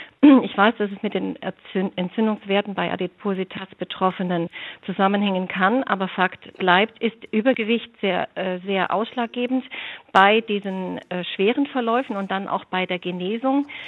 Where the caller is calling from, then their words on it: Bubenhausen, Bavaria, Germany; Ich bin aus Bubenhausen bei Weißenhorn und habe zwei Fragen.